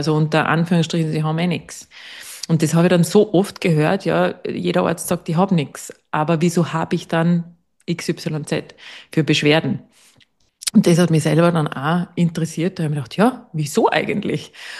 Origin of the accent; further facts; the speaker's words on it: Innsbruck, Tyrol, Austria; also born or lived in Salzburg; now in Steyr, Austria; Und meine Praxis ist in Steyr, in the middle of Oberösterreich. Und ich komme eigentlich aus Innsbruck, bin dann wegen der Arbeit nach Salzburg, bin dort bicken geblieben und unter anderem eben mein Mann. Und wir sind dann nach Steyr übersiedelt, weil er einen Job in Steyr gekriegt hat.